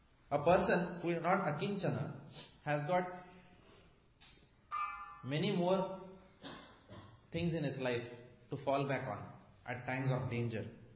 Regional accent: India; especially since I come from India, whenever there is a problem, people run to the temple.

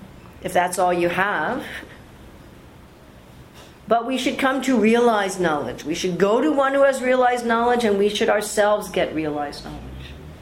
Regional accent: New York, United States; accent: American; And I'm, as you can hear from my accent, an American. And not only an American, I'm from New York.

